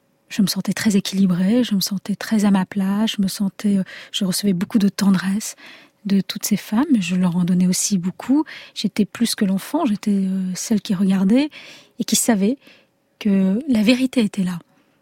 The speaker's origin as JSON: {"language": "French", "country": "Algeria", "accent": "Algerian", "moved": "yes", "lives_now": "France", "said": "comme lorsque je suis arrivée en France en perdant mon accent algérien."}